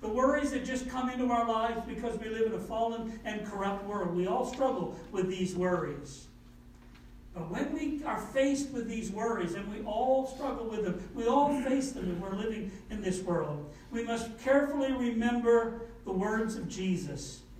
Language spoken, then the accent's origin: English; New Brunswick, Canada; I grew up in New Brunswick. And you know New Brunswick? New Brunswick has very fertile soil, but it also has very rocky soil.